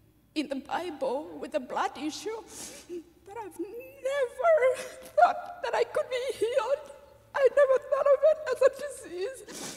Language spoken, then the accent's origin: English; Kenya; you know, it's normal, you know, as a Kenyan to have abnormal blood cells.